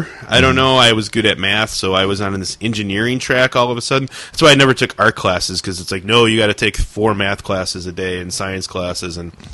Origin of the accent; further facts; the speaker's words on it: Calumet City, Illinois, United States; I grew up in Calumet City, Illinois, which is in the deep, deep south suburbs of Chicago, straight down past the garbage dump.